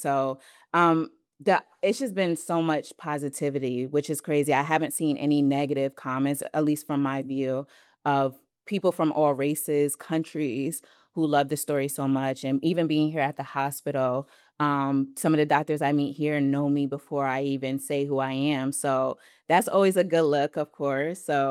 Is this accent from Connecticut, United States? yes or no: yes; Connecticut, United States; I'm from Connecticut, predominantly white, obviously.